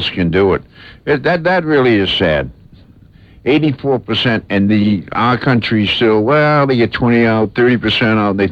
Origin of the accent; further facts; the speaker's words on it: Boston, Massachusetts, United States; I come from Boston, so naturally I'm that way.